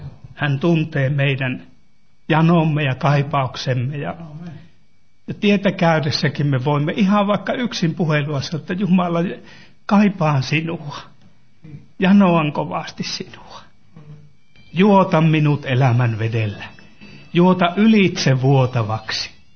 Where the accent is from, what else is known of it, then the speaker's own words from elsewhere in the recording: Suolahti, Central Finland, Finland; minunkin seurakunnassani ja kotikaupungissani Suolahdessa